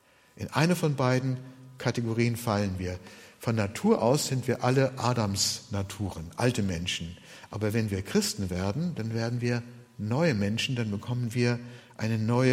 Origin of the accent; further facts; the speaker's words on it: Rostock, Mecklenburg-Vorpommern, Germany; Wir sind ja Rostocker, Silke und ich